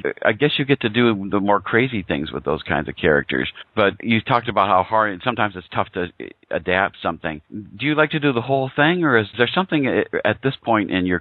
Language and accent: English; Scranton, Pennsylvania, United States; I grew up in Scranton, Pennsylvania.